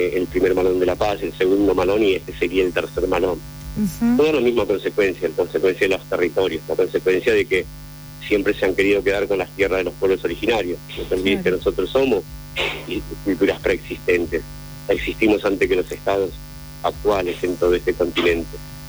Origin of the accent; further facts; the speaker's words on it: Pinchayoc, Jujuy, Argentina; soy de un lugar que se llama Pinchayoc, cerquita de entre Humahuaca y Uquía, no, cerquita de San Roque, son parajes, ¿viste? Son comunidades, yo soy de Pinchayoc.